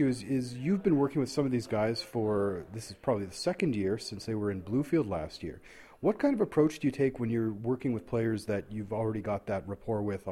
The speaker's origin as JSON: {"language": "English", "country": "Canada", "said": "I wouldn't be doing my job as a Canadian baseball writer"}